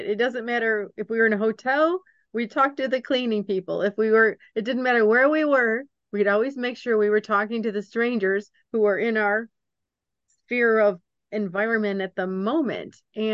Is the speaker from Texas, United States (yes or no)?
no; Georgia, United States; I have a friend that he's from California. I'm from Georgia.